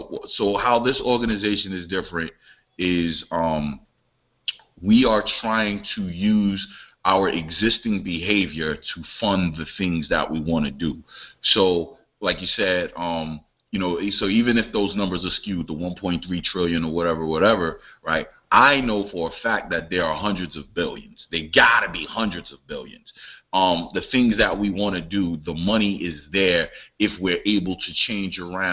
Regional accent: Brooklyn, New York, United States; I'm from Brooklyn, right on, and it's funny, right?

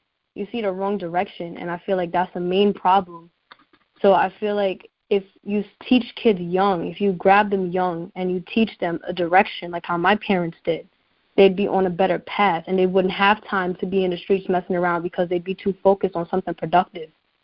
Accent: New York, United States; Yeah, I'm from New York. And I'm 18, so I guess I'm right up the alley for the youth, because I am the youth.

